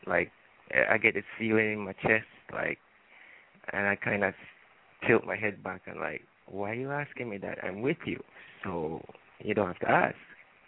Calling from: Jamaica; Yeah, I made sure I did say I'm calling from Jamaica.

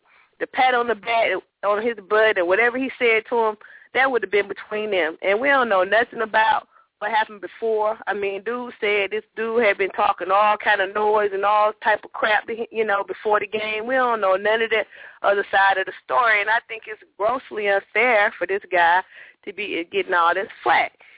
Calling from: Atlanta, Georgia, United States; Hey, Frank … I'm calling from Atlanta.

